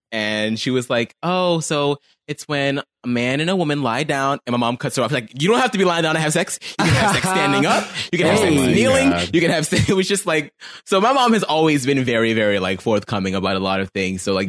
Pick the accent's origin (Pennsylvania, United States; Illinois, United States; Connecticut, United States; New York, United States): Pennsylvania, United States; Pittsburgh; I grew up in Pittsburgh.